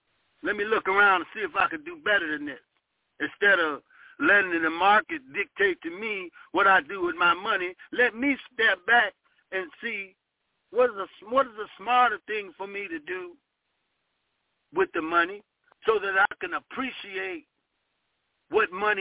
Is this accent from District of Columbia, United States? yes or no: no; Ohio, United States; moved away; But put it on his, because I'm from Ohio, we have tree lawns.